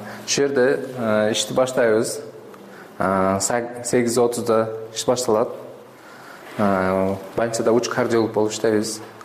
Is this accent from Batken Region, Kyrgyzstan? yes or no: yes; Uchkurgan, Batken Region, Kyrgyzstan; эл үчүн бала чакабыз ушул жерде, яны ушул жерде өсүп, ушул жерде чоңойгонбуз да.